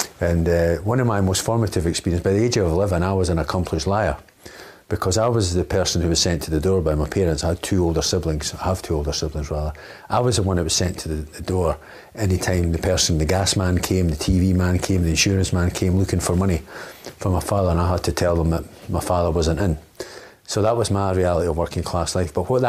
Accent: Edinburgh, Scotland, United Kingdom; I'm Edinburgh born and bred. I'm 47. So that means I grew up in Edinburgh, in the west side of the city, in the 70s and 80s.

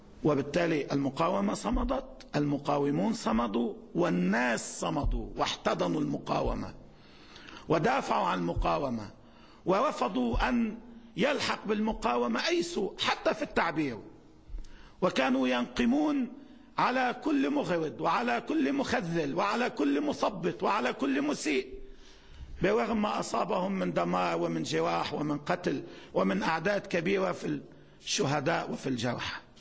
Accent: Lebanon

